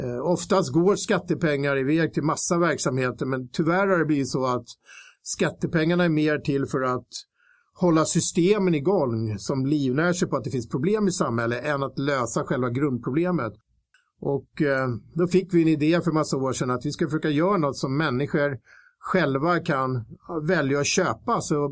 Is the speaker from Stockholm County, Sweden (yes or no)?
yes; Tyresö, Stockholm County, Sweden; Jag växte upp i Tyre som jag har rört mig väldigt mycket.